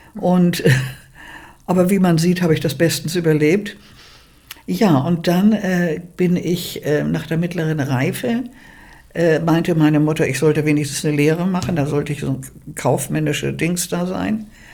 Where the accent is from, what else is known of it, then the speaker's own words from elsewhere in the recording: Bergedorf, Hamburg, Germany; born there; Also, ich bin in Bergedorf geboren.